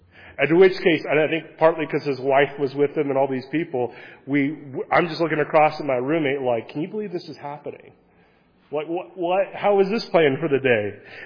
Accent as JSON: {"language": "English", "region": "Kansas", "country": "United States", "tie": "born or raised there"}